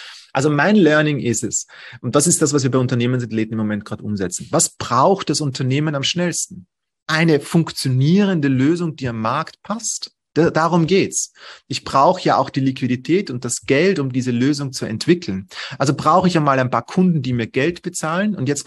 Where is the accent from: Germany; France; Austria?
Austria; Vienna; ich komme aus Wien.